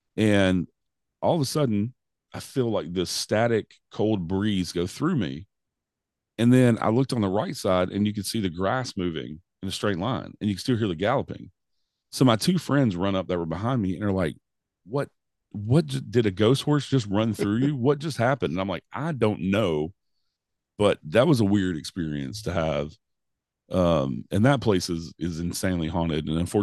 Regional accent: Tennessee, United States; Like I said, growing up in Middle Tennessee, for sure.

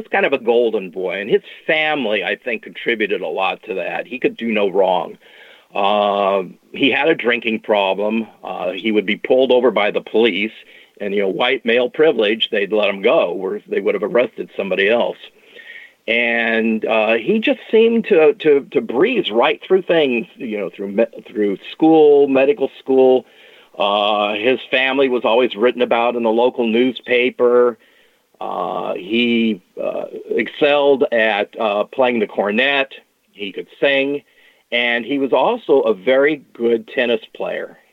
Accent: Charter Oak, California, United States; Yes, I grew up in Charter Oak, which is only a few miles from Finch's Hilltop home in West Covina.

